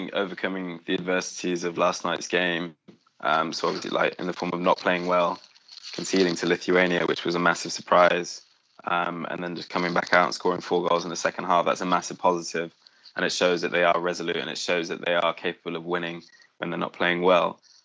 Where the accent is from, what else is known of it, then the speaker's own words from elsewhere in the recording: England, United Kingdom; born there; I was born in England